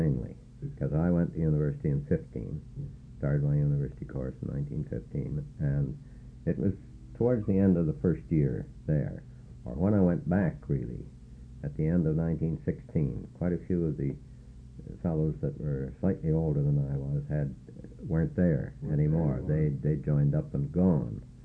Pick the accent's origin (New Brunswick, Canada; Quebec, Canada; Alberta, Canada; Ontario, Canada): Alberta, Canada; Edmonton; also born or lived in Portage la Prairie, Manitoba; Yes, I was born in Portage Prairie, Manitoba, in January 1899, where my father was the manager of the Bank of Ottawa there. And I spent the first 8 years of my life there. When he was transferred to Edmonton